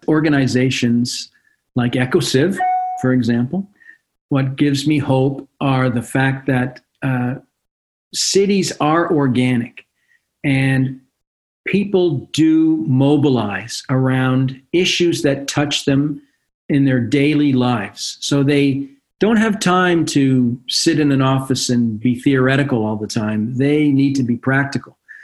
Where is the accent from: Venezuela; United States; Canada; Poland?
Canada; I'm Canadian, so the glass is always half full in my world